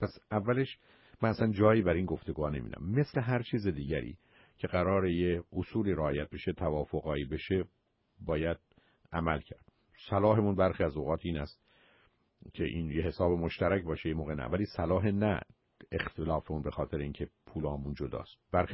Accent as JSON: {"language": "Persian", "country": "Iran", "said": "بسیاری از ما که از ایران آمدیم"}